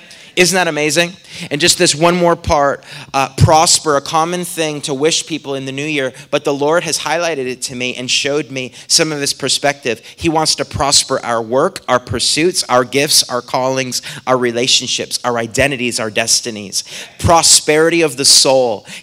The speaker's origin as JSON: {"language": "English", "region": "Atlantic Canada", "country": "Canada", "said": "I'm originally from Canada. East coast of Canada."}